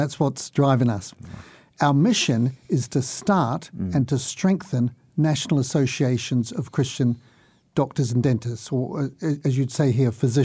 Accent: New Zealand; Well, I grew up in New Zealand, Christian family, came to the Lord in my teens.

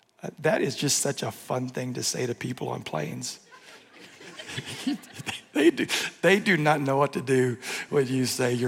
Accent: the South, United States; And since I'm from the South

